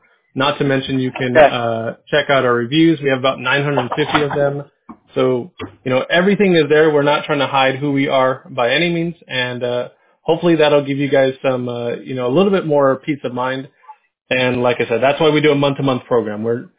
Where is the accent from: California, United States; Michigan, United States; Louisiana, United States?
California, United States; I know that when I said I was from California, you thought I was going to jump out of the water with the ice.